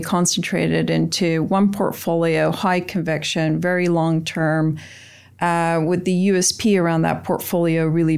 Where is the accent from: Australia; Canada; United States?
Canada; Ontario; I grew up in Ontario and went to university there.